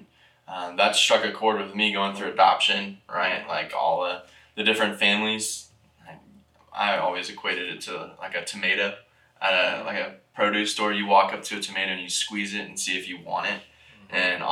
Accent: Tampa, Florida, United States; So I grew up in Tampa, Florida. So it's a big city, a little bit different than Milledgeville, Georgia, but we're excited about being here.

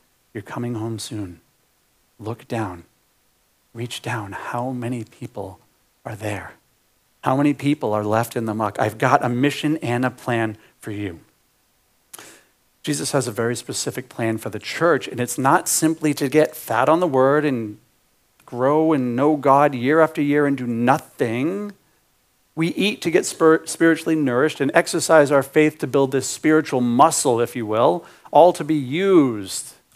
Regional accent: Cape Cod, Massachusetts, United States; I'm from Cape Cod, so I'm still from Massachusetts. Not like I'm an out of stater here.

